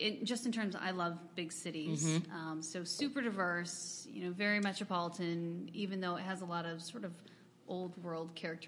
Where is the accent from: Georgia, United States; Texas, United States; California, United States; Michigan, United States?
Michigan, United States; But for me, I am a Midwestern gal. Yep. I grew up in West Michigan, and friends and family are here